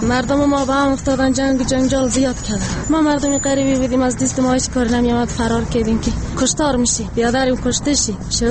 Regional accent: Afghanistan; ولایت غور.

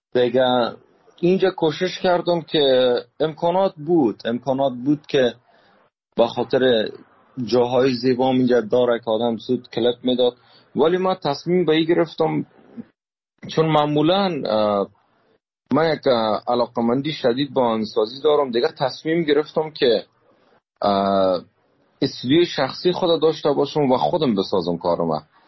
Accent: Afghanistan; moved away; دوستای هنرمند ما که از افغانستان آمدیم

